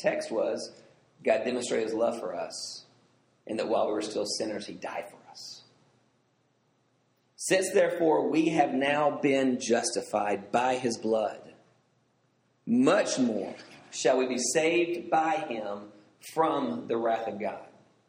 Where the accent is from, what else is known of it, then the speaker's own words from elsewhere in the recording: Southern US, United States; I've heard that my whole life because I grew up in the South, and that's all the pastor ever talked about.